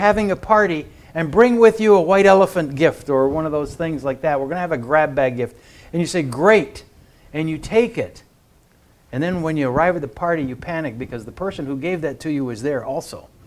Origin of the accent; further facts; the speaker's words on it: Brazil; I was a missionary kid growing up in Brazil